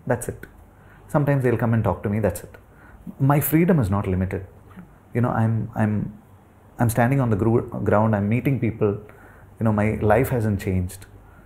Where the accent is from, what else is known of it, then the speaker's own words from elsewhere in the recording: Thalassery, Kerala, India; now in Chennai, India; if I had an option to stay in my hometown, Talasheri, I would really prefer staying there. I really miss that part of my life. Formative years, I really miss it, but right now, Chennai is...